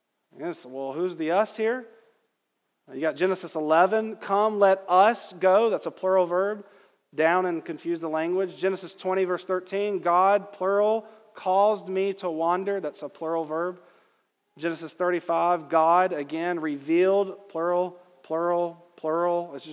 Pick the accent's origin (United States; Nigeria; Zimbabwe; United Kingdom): United States; Georgia; I'm from Georgia, I'm familiar with bad grammar